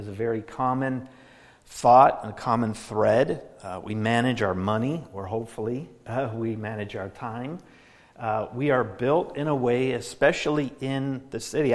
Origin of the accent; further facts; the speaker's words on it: Minnesota, United States; now in New York City, United States; Now, for my life, for example, I was born and raised in Minnesota, right?